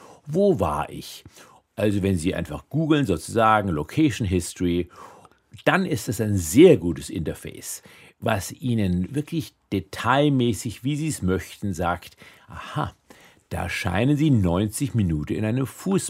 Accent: Denzlingen, Baden-Württemberg, Germany; Also ich bin in Denzlingen aufgewachsen, Engmünding aufs Gymnasium gegangen. Das waren gute Orte, um groß zu werden.

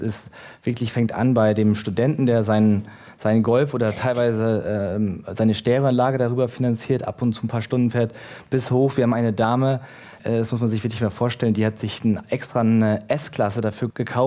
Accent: Germany; Ich bin Deutscher, ich möchte genauso, dass unsere Werte hier auch verankert sind.

